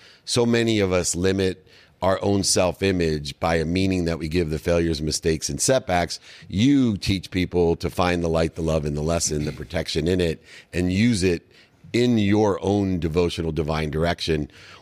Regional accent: San Diego, California, United States; We grew up together in San Diego

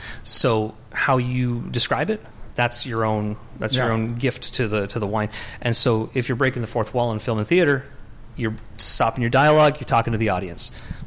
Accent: Niagara-on-the-Lake, Ontario, Canada; I'm from Niagara on the Lake. I grew up in the '80s in Niagara while everything was sort of starting.

